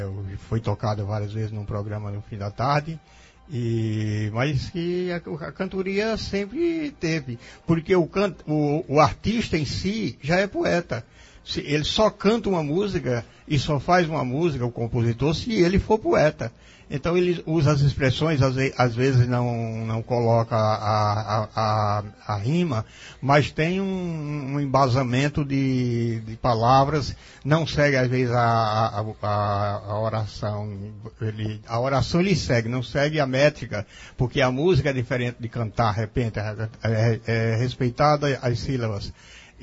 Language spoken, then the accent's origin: Portuguese; Triunfo, Pernambuco, Brazil; now in São Paulo, Brazil; Eu sou de Triunfo, ali pertinho da Terra da Rapadura, por isso que eu sou doce e moro aqui, mas eu moro em São Paulo.